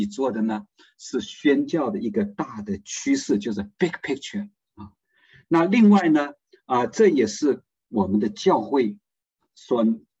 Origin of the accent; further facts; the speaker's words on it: China; 那么我自己是在这个中国大陆长大。